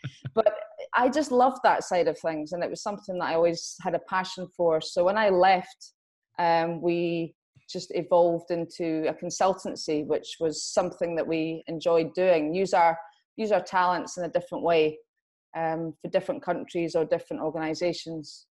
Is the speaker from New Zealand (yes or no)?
no; Scotland, United Kingdom; I'm Scottish. I was born very, very long time ago. My credibility for being involved in the business I'm in now is that I was in the police in Scotland since 2000.